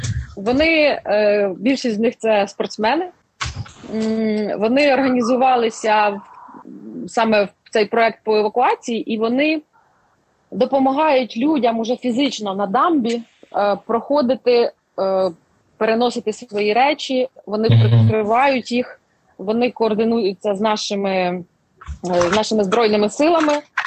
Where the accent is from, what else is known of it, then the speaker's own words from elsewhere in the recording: Kharkiv Oblast, Ukraine; От я родом з Борівщини, і мені, звичайно, моє серце найбільше болить за Борівщину.